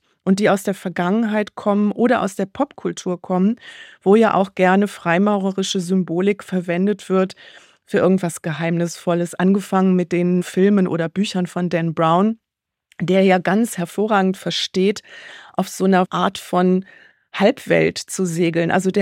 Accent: Düsseldorf, North Rhine-Westphalia, Germany; auch in meiner Heimatstadt Düsseldorf

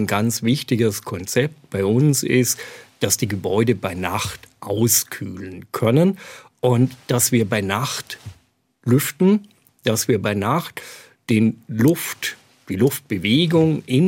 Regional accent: Ellwangen, Baden-Württemberg, Germany

